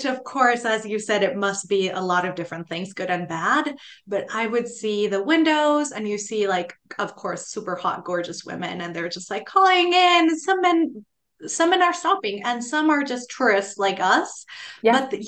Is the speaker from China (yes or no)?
no; Guatemala; also born or lived in Mexico; now in United States; I'm from Guatemala. I lived in Mexico. I'm here in the US